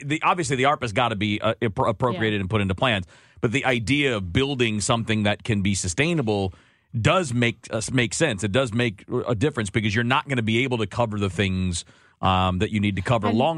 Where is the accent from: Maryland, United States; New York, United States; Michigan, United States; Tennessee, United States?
Michigan, United States; Detroit; And I grew up in Detroit, man, and when you tell people you're from Detroit, they'd go, poor you.